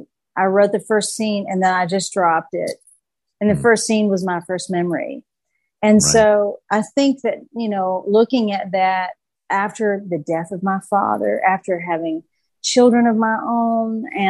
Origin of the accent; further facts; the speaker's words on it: the South, United States; I grew up in the South. I was baptized the First Baptist of Harrogate, where the men all smoked packs of cigarettes out on the front porch